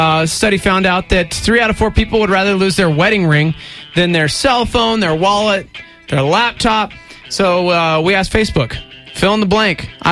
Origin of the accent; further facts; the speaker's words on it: Texas, United States; I grew up in Texas.